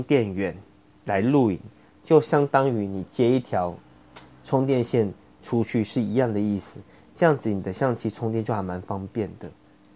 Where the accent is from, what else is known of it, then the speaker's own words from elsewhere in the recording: Taiwan; 为什么我们台湾人买手机都要做全配比较多呢？